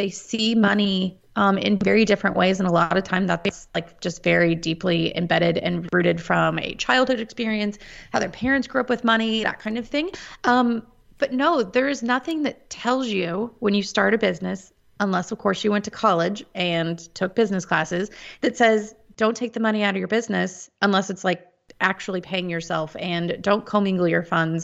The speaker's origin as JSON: {"language": "English", "town": "Topeka", "region": "Kansas", "country": "United States", "tie": "born or raised there", "also_born_or_lived": "Washington, D.C. area", "said": "Born and raised in Topeka, Kansas. I have been a lifelong Kansan except for the short stint of about 6 years that I lived out in the D.C. area"}